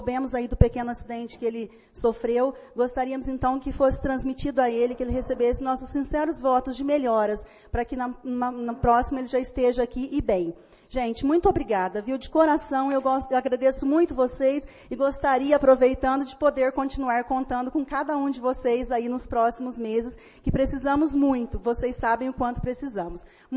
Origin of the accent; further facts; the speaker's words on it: Monte Belo, Minas Gerais, Brazil; now in Muzambinho, Brazil; Eu sou de Monte Belo, cidade vizinha, mas Muzambinho que me acolheu de braços abertos